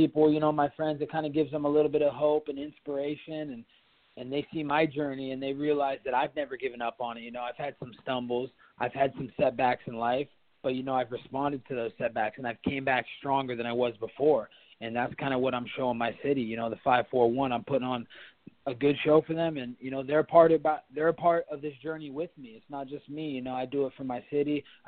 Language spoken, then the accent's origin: English; Springfield, Oregon, United States; Growing up in Springfield, Oregon, it's a small town. Not a lot of people come out of there and become professionals or do something with their life.